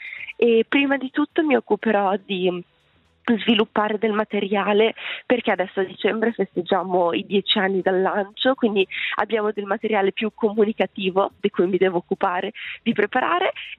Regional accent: Lugano, Ticino, Switzerland; io sono una ragazza ticinese, sono nata e cresciuta a Lugano

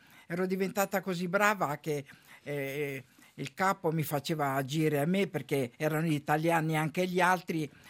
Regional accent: La Spezia, Liguria, Italy; now in Switzerland; No, a La Spezia.

